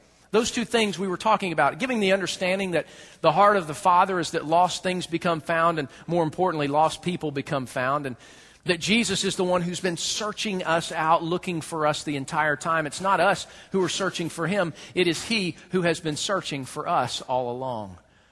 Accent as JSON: {"language": "English", "region": "the South", "country": "United States", "said": "I'm from the South, and it's funny because in the South, you know, if you ever dance, it's like taking the Hell Express."}